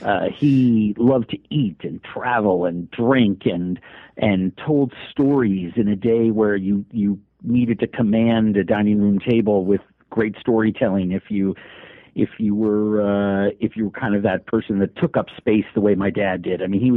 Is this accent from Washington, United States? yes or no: no; New York, United States; I grew up in New York in the 60s. My dad ran a big ad agency. It was a privileged lifestyle.